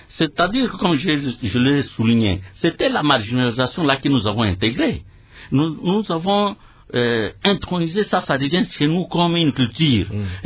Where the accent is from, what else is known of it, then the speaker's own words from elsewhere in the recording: DR Congo; il faudrait introduire maintenant que nous sommes des Congolais. Et ça, je le souligne avec marqué je ne sais pas quelle couleur, que nous sommes des Congolais à part entière, comme tous les autres Congolais.